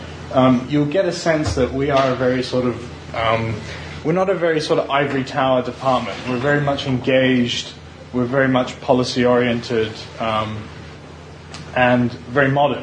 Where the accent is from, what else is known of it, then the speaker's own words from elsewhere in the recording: Iran; also born or lived in Australia / United States; now in United Kingdom; So I'm from Iran. I lived in Australia, in the US, and now in the UK, and I never intended to be a historian.